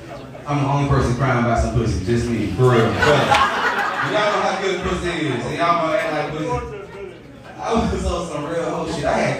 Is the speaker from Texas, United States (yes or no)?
no; Atlanta, Georgia, United States; Like, I came from Atlanta. I'm used to this shit. I know what's going on.